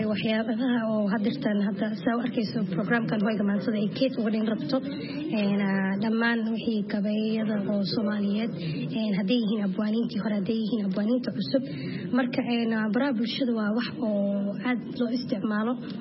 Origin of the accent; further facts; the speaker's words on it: Toronto, Ontario, Canada; Walaal waxaan ka imaaday Kanada, qaasatan magaalada Toronto. Waa meesha aan ku dhashay, kusoo koray, iskool iyo jaamacadna kusoo dhigtay.